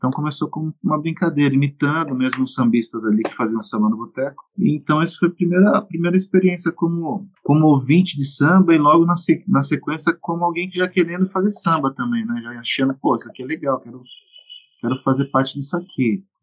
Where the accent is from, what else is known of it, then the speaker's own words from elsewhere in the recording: São Paulo, Brazil; Eu venho de um bairro da Zona Leste de São Paulo, São Mateus, que é um bairro que tem muita roda de samba, até hoje tem muita roda de samba